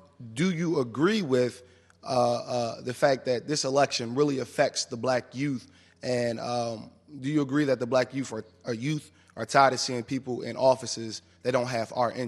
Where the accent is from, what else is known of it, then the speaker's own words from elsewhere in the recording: Philadelphia, Pennsylvania, United States; now in Atlanta, United States; I'm a freshman here at Clark Atlanta University, and I'm from Philadelphia, Pennsylvania.